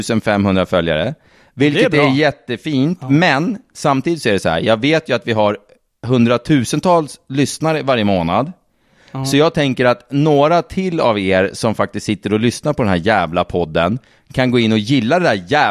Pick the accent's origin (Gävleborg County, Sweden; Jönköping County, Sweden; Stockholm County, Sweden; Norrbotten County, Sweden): Stockholm County, Sweden; Norrtälje; Men jag kommer ifrån Norrtälje. Och där har man ju svårt att säga äh. Jag får ju anstränga mig för att säga äh. Så jag säger gärna e.